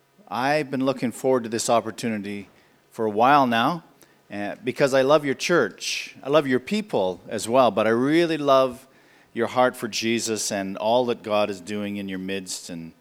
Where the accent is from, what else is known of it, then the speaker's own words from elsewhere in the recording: Ontario, Canada; also born or lived in Saskatoon; now in Calgary, Canada; I grew up in Ontario. I started ministry on the east coast of Canada, found a wife there, and we were married, had a couple of kids, moved to Saskatoon